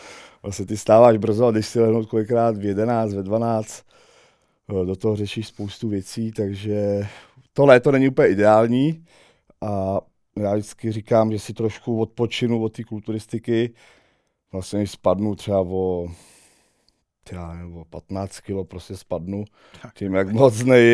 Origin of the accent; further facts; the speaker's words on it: South Bohemian Region, Czechia; Třeba já jsem asi z Jižní Čech a jezdíme Chebsko, Karlovarsko a tam nabízíme služby s těma traktorama.